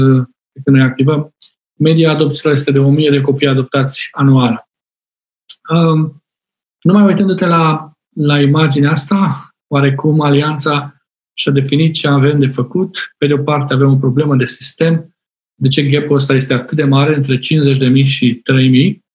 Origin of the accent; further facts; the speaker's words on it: Pitești, Argeș, Romania; Vin la București, eu sunt din Pitești, vin la București